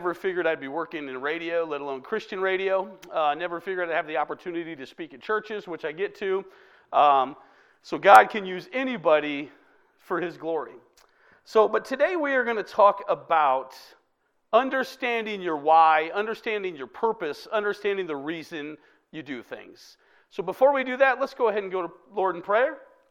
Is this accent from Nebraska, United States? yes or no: yes; Omaha, Nebraska, United States; I'm from Omaha, Nebraska originally. Go Big Red, right?